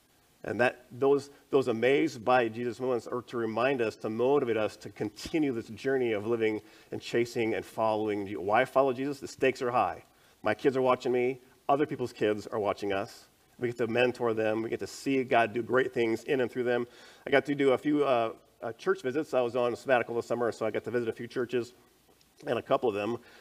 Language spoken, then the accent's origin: English; Iowa, United States; So I'm from Iowa, so I moved out here.